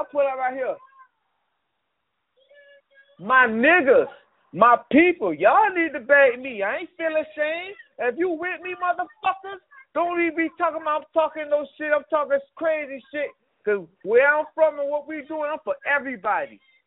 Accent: Savannah, Georgia, United States; Yeah, I'm from Savannah, Georgia. True indeed. Savannah, Georgia, true indeed. I was there. I'm still there. My heart there. My kids there. Everything I got there.

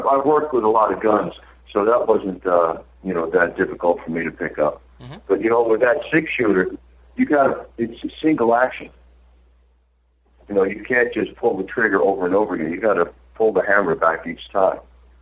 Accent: New York, United States; also born or lived in Michigan; I grew up in New York.

